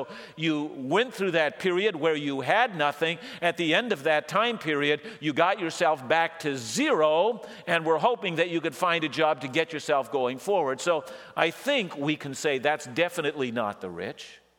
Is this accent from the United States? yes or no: no; British Columbia, Canada; I grew up here on the Lower Mainland